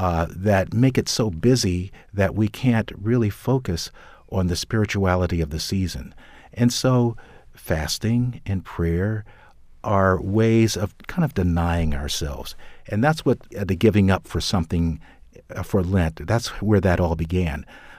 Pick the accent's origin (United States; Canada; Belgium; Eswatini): United States; Well, because I'm an American citizen, and I'm a father.